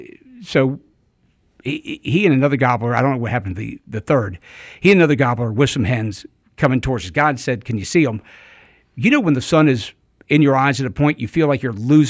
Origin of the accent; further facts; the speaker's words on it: Alabama, United States; I said, we're from Alabama.